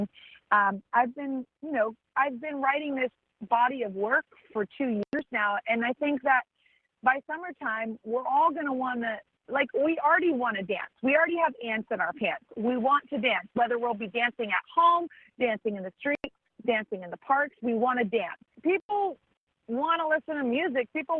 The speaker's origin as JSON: {"language": "English", "town": "Santa Barbara", "region": "California", "country": "United States", "tie": "born or raised there", "said": "my dad, you know, goes up to the mountains in my hometown of Santa Barbara and just prays for an hour every morning."}